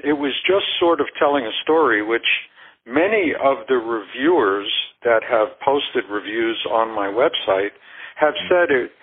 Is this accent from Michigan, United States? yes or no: no; Brooklyn, New York, United States; born there; moved away as an adult; also born or lived in California; Well, I was born in Brooklyn, New York. And at the age of 19, I enlisted in the Marine Corps.